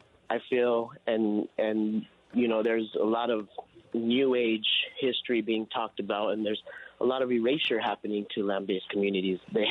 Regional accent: Peñasco, New Mexico, United States; now in Albuquerque, United States; I'm originally from Peñasco, New Mexico, and I currently farm in the South Valley of Albuquerque

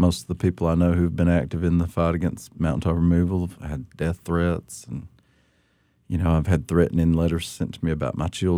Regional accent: Appalachia, United States; accent: Appalachian; markers of an Appalachian, is bad, and you have to get rid of that. That's why, obviously, I kept my accent, but I never could get rid of it and didn't want to.

